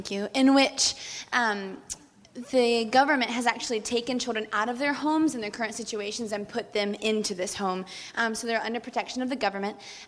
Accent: the South, United States; I'm from the South. We like to eat, and we like to eat a lot.

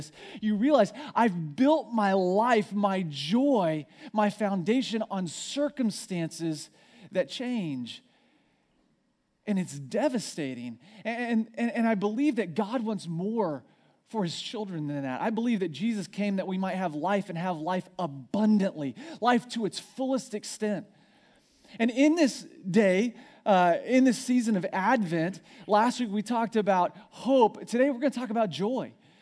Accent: Missouri, United States; I'm from Missouri, and I'm from like hillbilly Missouri. That was back where they used to moonshine, you know, and people like NASCAR there. If you can count your teeth on more than two hands, that's where I'm from, right? Down in backwoods Missouri.

